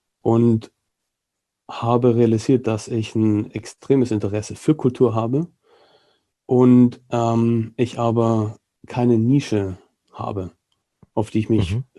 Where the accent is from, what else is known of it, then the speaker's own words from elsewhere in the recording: Germany; also born or lived in Hong Kong; now in Altenburg, Germany; Als Deutscher mal was ganz Neues.